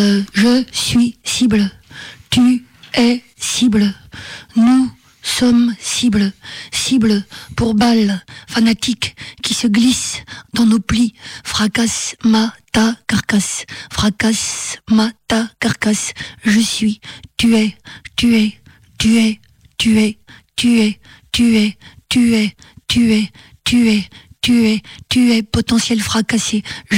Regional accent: Brussels, Belgium; je suis bruxelloise et j'aime Bruxelles, et j'ai deux filles à Bruxelles, et j'ai beaucoup d'amis poètes à Bruxelles

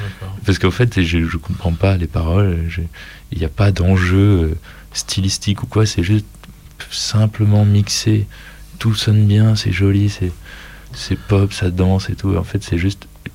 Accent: France; En fait je suis français quoi, et il y a ce truc, mon cerveau il tourne en français toute la vie

